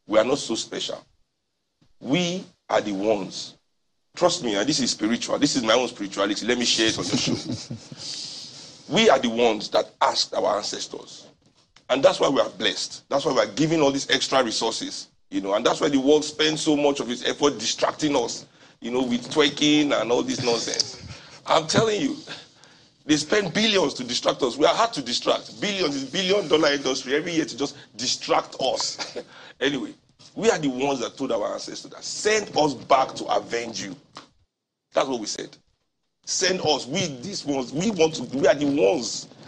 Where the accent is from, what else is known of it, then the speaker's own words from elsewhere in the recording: Nigeria; And I feel we as Nigerian people, you know, emotions drive us a lot.